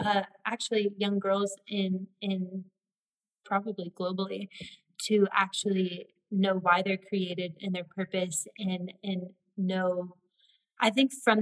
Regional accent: Texas, United States; I am from Texas, and I grew up in the church.

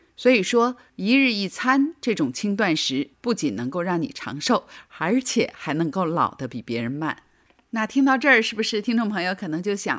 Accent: China

